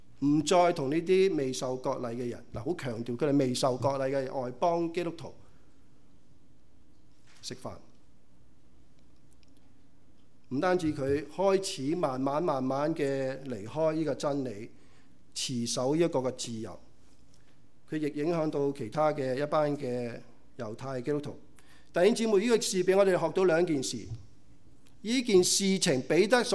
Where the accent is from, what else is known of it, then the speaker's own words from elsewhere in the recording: China; 比如蛇羹这样猪蹄这样猪粉这些好吃的嘛，我们中国人说。